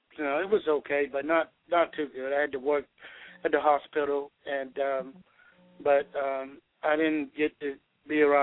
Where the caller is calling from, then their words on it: Georgia, United States; I'm calling from Georgia.